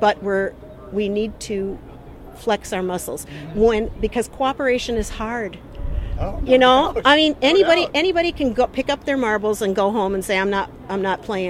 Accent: Pacific Northwest, United States; I'm from the Northwest. This is normal.

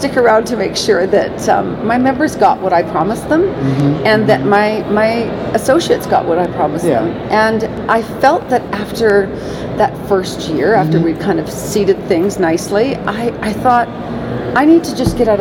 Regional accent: Canada; now in United States; I'm a dual. I'm a Canadian and an American.

